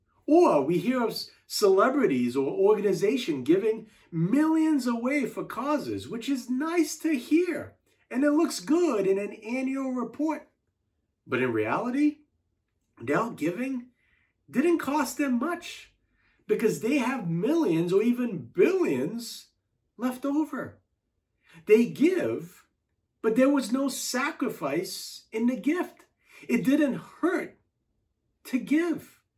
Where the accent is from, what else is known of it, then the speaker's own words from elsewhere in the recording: United States; I, as an American, don't worry about my next meal